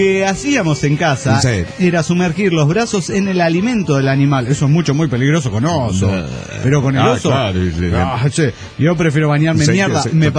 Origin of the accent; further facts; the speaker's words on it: Mérida, Yucatán, Mexico; de Mérida, Yucatán.